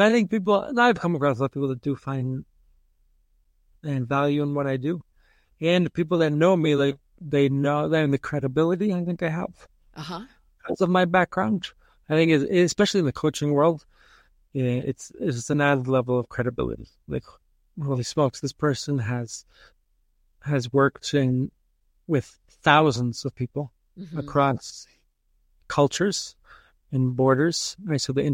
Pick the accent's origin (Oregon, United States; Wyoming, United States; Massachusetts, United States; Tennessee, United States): Massachusetts, United States; Boston; And then I'm from Boston, and that's the song that they use when the Boston Bruins, a hockey team in Boston, when they come out on ice